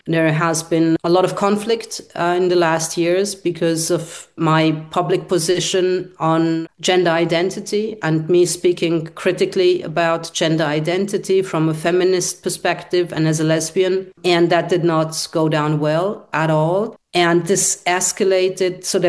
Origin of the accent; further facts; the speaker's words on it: Austria; also born or lived in Hungary; I was born in Hungary. My mother is Hungarian. My father is Egyptian. I grew up in Austria.